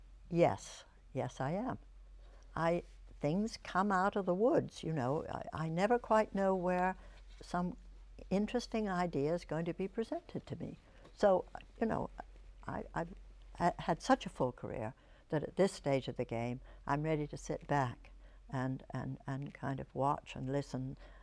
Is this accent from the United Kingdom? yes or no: yes; United Kingdom; I mean, as a British actress, I certainly had never seen him in vaudeville